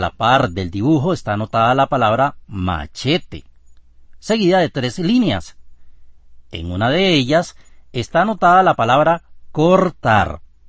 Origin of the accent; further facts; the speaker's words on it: Guanacaste, Costa Rica; me trae muchos recuerdos de mi niñez allá en Guanacaste. Recuerdo a mi abuelo trabajando en el campo y que yo le ayudaba.